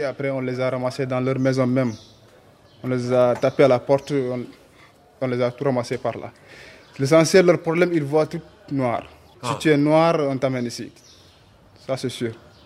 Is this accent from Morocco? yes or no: no; Senegal; Je suis sénégalais.